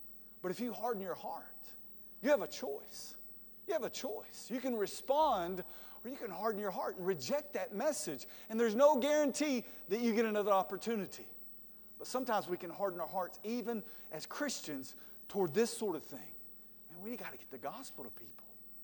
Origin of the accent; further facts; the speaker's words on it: Georgia, United States; I'm from Georgia. Keep it simple.